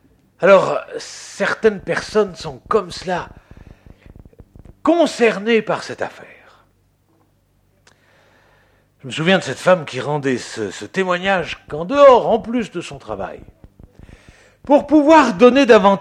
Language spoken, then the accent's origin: French; France; Alors chez nous, en France, nous n'avions pas encore tous les 5 ans un contrôle obligatoire de nos véhicules.